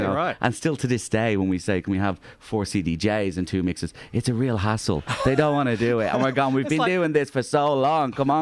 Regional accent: Ireland; now in Australia; Obviously, I'm Irish.

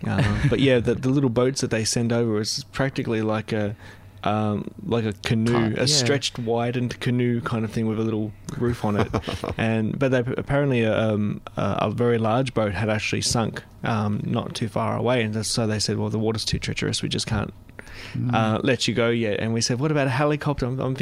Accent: Australia; so obviously as an Aussie boy or as a country boy, when you go to the beach you just dive

